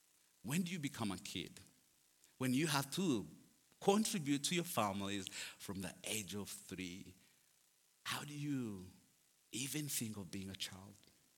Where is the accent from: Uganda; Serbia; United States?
Uganda; my little journey as a little boy growing up in Uganda.